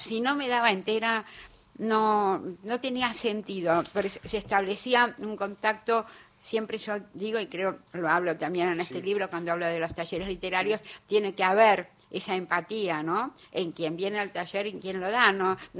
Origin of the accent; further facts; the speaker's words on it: Buenos Aires, Argentina; yo soy de Almagro.